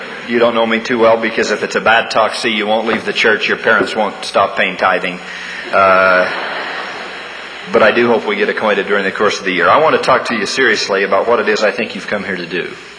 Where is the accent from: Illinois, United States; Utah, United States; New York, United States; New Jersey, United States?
Utah, United States; St. George; I don't just run around and tell people I'm from St. George.